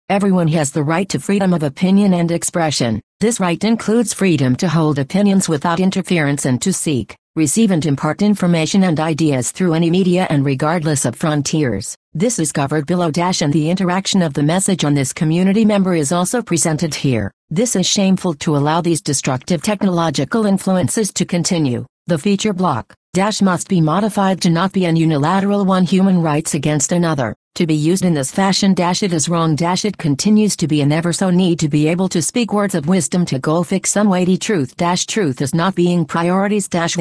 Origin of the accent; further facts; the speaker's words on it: San Bernardino, California, United States; since I have been back into my hometown of San Bernardino since July of 2017